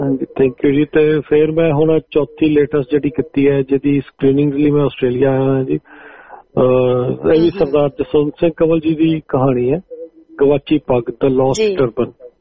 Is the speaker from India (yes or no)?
yes; Chhapa Ram Singh, Punjab, India; also born or lived in Amritsar; ਮੇਰਾ ਅੰਮ੍ਰਿਤਸਰ ਦੇ ਆਊਟਸਕਰਟ ਦੇ ਉੱਤੇ ਹੀ ਹੈ, ਮਹਿਤਾ ਰੋਡ ਦੇ ਉੱਤੇ ਪਿੰਡ ਹੈ ਜੀ ਛਾਪਾ ਰਾਮ ਸਿੰਘ। ਸੋ ਬਚਪਨ ਮੇਰਾ ਛਾਪਾ ਰਾਮ ਸਿੰਘ ਪਿੰਡ ਵਿੱਚ ਹੀ ਰਿਹਾ ਜ਼ਿਆਦਾ